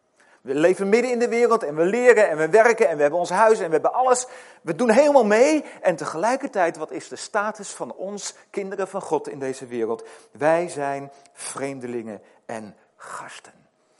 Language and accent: Dutch; Netherlands; En dan zei ik altijd, ja, ik kom uit Nederland.